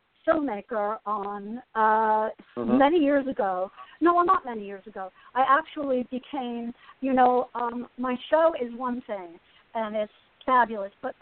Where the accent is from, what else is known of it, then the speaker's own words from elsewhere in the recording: Asbury Park, New Jersey, United States; Well, because I grew up in Asbury Park, and I'm also a musician